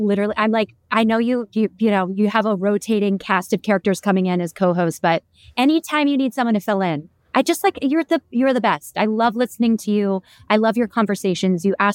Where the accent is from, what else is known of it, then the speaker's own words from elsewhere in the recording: Orlando, Florida, United States; now in Los Angeles, United States; I think mainly because growing up in Orlando, like you really reserved going to the theme parks when you had company in town.